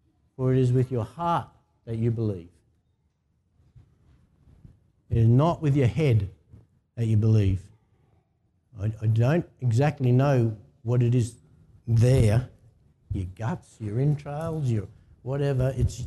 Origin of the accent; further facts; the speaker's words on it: Australia; Whereas Aussies, we're a bit tough, a bit hard.